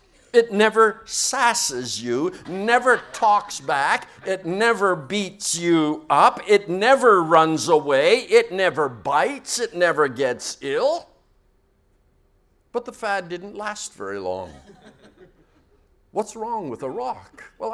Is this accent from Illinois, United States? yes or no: yes; Chicago, Illinois, United States; I come from Chicago, which is a very sick city.